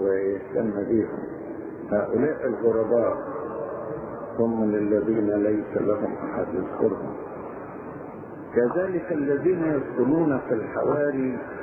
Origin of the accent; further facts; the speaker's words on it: Egypt; وعندنا في مصر في برضه من هذا النوع